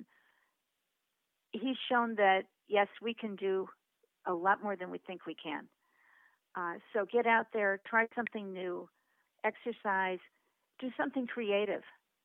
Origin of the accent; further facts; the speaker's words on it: St. Louis, Missouri, United States; now in Los Angeles, United States; I grew up in St. Louis. I went to University of Illinois